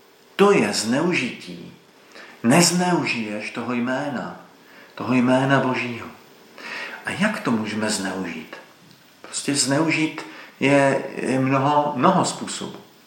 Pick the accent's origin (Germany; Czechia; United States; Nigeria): Czechia; Jihlava, Vysočina Region; z Jihlavy